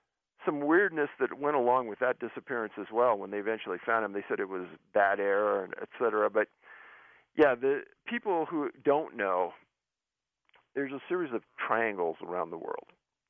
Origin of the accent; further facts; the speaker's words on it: Cupertino, California, United States; I grew up not far from Moffett Field in Sunnyvale. I grew up in Cupertino, and I had planes flying into Moffett Field going right over my house every day of the week.